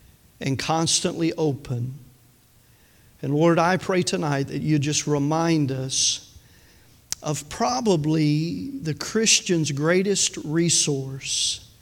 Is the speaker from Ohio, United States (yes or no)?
no; Tennessee, United States; I'm from Tennessee, words are hard